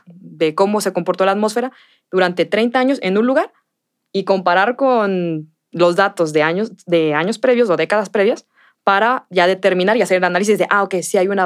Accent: Guadalajara, Jalisco, Mexico; aquí el clima en Guadalajara es bastante estable. No es ni tan frío ni tan cálido. Entonces, nosotros estamos mal acostumbrados, como tapatíos, al buen tiempo

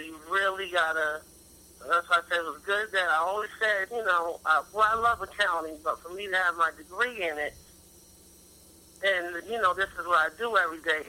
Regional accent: New Haven, Connecticut, United States; moved away as an adult; also born or lived in Georgia; now in Baltimore, United States; I'm from New York, born and raised in Haven, Connecticut. I left in 99. I moved to Georgia. I lived there for a year.

